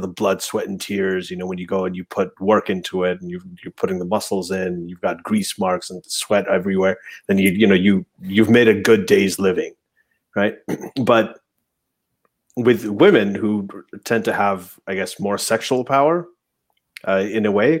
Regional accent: Saudi Arabia; so I grew up in Saudi Arabia

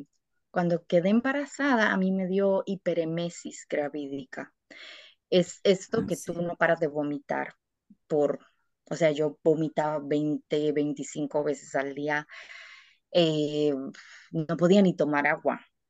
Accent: Costa Rica; now in Germany; me vine sabiendo que esa era la última vez que yo iba a vivir en mi país. Y yo recuerdo que fue increíblemente duro porque solo tenía una maleta de 20 kilos

